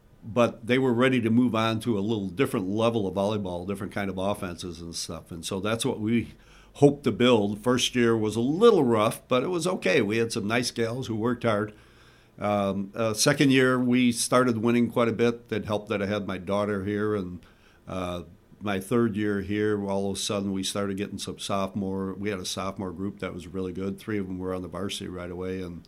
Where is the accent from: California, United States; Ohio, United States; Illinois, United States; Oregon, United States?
Illinois, United States; Chicago; We had been big city people. I grew up in Chicago and taught in Chicago and L.A. area.